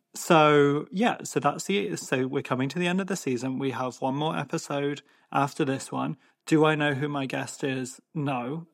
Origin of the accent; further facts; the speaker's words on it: Ireland; Or does me as an Irish guy dumping you mean that you now hate all immigrants